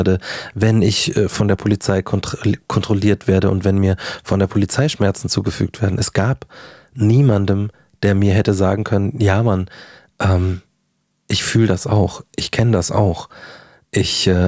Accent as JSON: {"language": "German", "town": "Markt Schwaben", "region": "Bavaria", "country": "Germany", "tie": "born or raised there", "said": "Bin in München quasi geboren, dann auf dem Land aufgewachsen oder ein paar Kilometer vor München."}